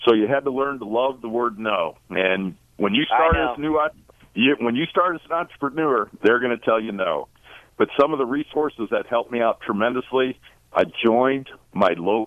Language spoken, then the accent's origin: English; Canton, Ohio, United States; I'm from Canton, Ohio.